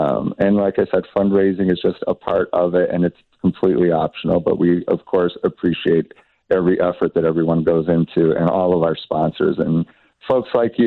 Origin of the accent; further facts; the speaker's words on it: Chicago, Illinois, United States; I grew up in Chicago. I'm a Southside kid at heart.